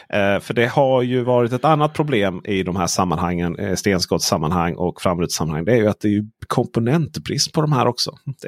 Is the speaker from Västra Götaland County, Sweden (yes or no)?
no; Blekinge, Sweden; För när jag växte upp i skogarna i Blekinge